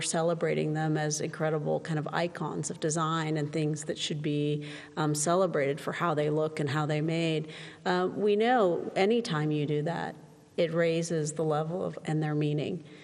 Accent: Portland, Oregon, United States; So I grew up in Portland.

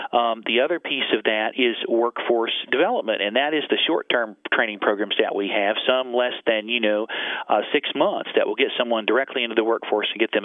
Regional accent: Ashland, Kentucky, United States; Well, I am an Ashland native, and I grew up in Boyd County, graduated from Boyd County High School back in 1986.

